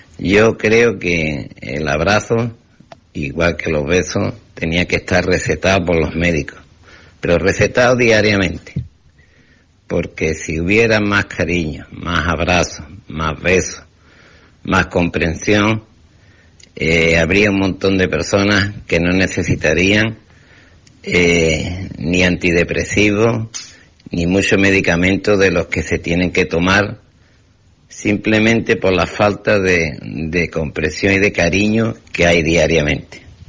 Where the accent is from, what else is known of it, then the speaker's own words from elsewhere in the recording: Álora, Andalusia, Spain; Yo ya desde aquí de Álora, de aquí de mi pueblo, que es uno de los pueblecitos más bonitos de Málaga